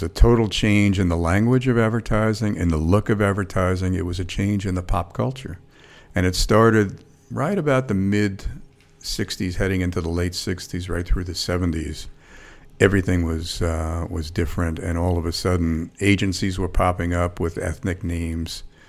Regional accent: New York City, New York, United States; I was a kid from the Bronx. I grew up in a one-bedroom apartment.

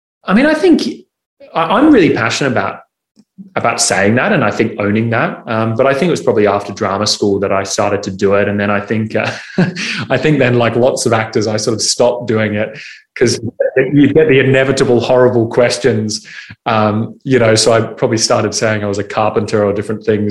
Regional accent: Noosa, Queensland, Australia; because I grew up in Noosa, so we're kind of in a small town

